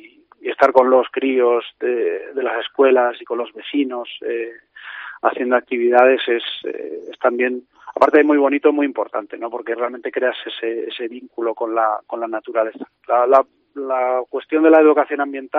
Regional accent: León, Castile and León, Spain; ya sabéis que soy de León

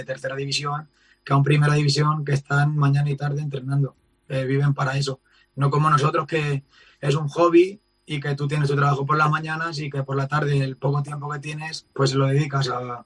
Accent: Miguel Esteban, Castilla-La Mancha, Spain; Sí, carpintero aquí en mi pueblo, en Miguel Esteban.

